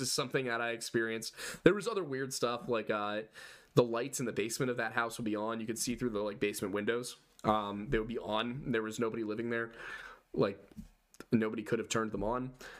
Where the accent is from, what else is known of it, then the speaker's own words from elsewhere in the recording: Philadelphia, Pennsylvania, United States; Yeah, we're both Philadelphia area.